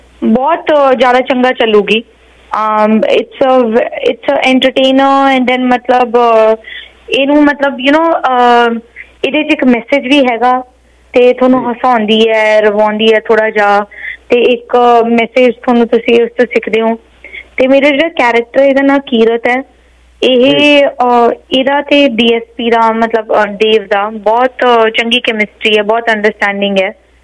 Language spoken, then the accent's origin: Punjabi; Bathinda, Punjab, India; now in United States; ਵੈਸੇ ਮੈਂ ਬਠਿੰਡੇ ਦੀ ਕੁੜੀ ਹਾਂ, ਸਾਡਾ ਪਿੰਡ ਪੈਂਦਾ ਬਠਿੰਡੇ 'ਚ